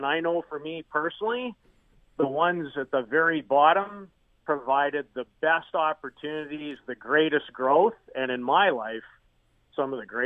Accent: Saskatoon, Saskatchewan, Canada; now in Estevan, Canada; I was from Saskatoon. I moved into this town named Estevan.

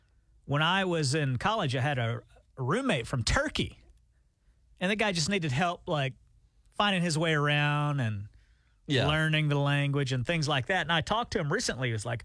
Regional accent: Bixby, Oklahoma, United States; I'm from Bixby, don't you know?

